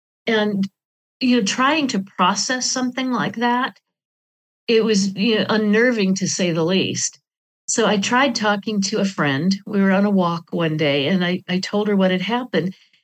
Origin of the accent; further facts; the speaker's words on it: Sioux Falls, South Dakota, United States; moved away as an adult; also born or lived in California / Arizona / Tennessee; So I was raised in the States, in Sioux Falls, South Dakota, but I would live at the age of 22 when I was really able to. I moved to the Bay Area of California.